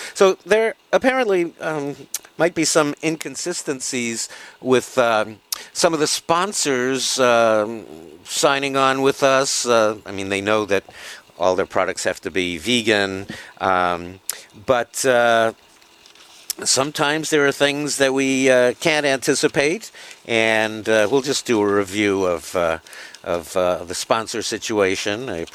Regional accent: New York City, New York, United States; Now, New York City, my hometown, 39% flooded.

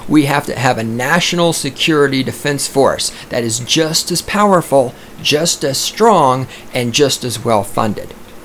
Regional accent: the South, United States; I knew that, of course, being a Southerner and not being completely ignorant of history

